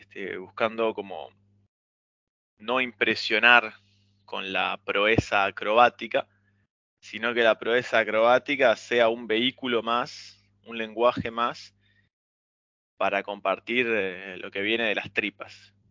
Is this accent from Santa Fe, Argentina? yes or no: yes; Rosario, Santa Fe, Argentina; De Rosario.